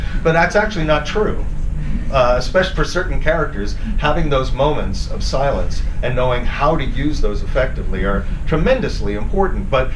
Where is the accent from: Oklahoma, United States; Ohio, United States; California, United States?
California, United States; Los Angeles; my own American, I'm from Los Angeles, so my Los Angeles-based agent